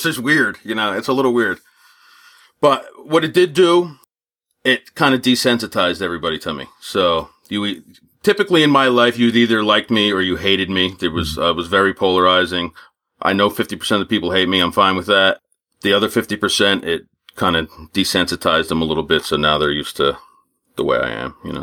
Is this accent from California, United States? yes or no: no; New Jersey, United States; And I'm from New Jersey, so, you know, there's that.